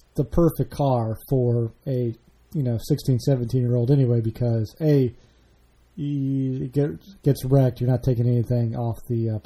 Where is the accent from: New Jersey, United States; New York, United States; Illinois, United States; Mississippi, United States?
Illinois, United States; where I grew up was outside of Chicago and there's no hills.